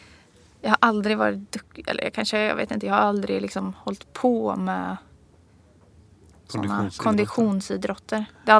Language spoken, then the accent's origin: Swedish; Motala, Östergötland, Sweden; Och jag är uppvuxen på stranden i Motala. Så det tror jag egentligen har färgat min uppväxt mer. Att jag har haft närhet till natur och haft en bott i liksom en liten stad.